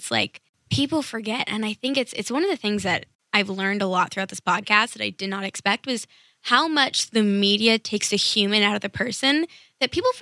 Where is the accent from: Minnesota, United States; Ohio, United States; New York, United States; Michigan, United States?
New York, United States; New York City; now in California, United States; I'm from New York City. I just moved to California like a month ago for school.